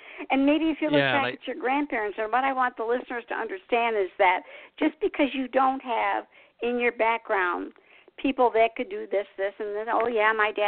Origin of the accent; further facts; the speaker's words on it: Detroit, Michigan, United States; He was pulled into other places. I came from Detroit. He could fix anything.